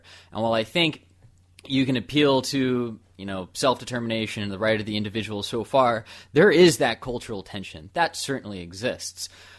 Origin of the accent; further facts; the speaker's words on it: Los Angeles, California, United States; Yeah, I grew up in Los Angeles, and half my family is from sort of this West Coast and Northeast area